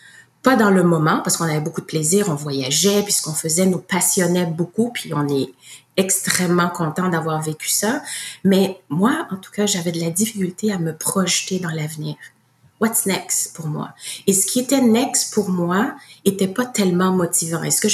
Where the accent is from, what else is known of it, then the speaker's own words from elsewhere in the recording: Haiti; born there; je suis née en Haïti, moi, donc j'ai déjà voyagé